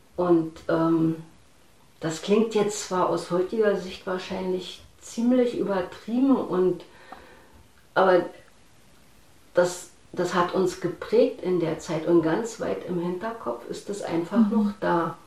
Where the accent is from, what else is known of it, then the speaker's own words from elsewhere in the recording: East Germany, Germany; ich fühle mich sehr wohl als Ostdeutsche.